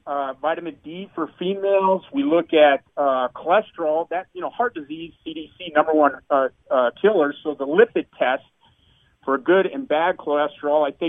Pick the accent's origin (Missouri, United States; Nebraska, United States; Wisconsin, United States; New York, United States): Wisconsin, United States; Boy, talking to Chicago, I'm originally from Wisconsin, and Brett Favre, and everybody knows the pain